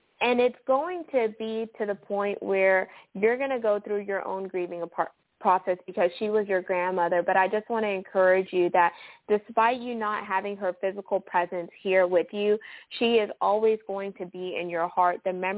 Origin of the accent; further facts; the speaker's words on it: Houston, Texas, United States; Woo! Shout out H-Town. That's my hometown, y'all.